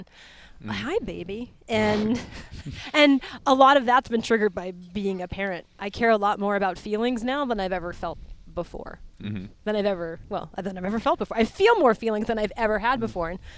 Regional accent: Santa Fe, New Mexico, United States; So I grew up in Santa Fe, New Mexico, and I discovered yoga around 11 years old.

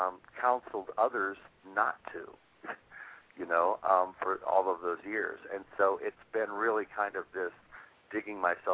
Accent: Atlanta, Georgia, United States; But I am from Atlanta, so I can use that to my advantage here and there.

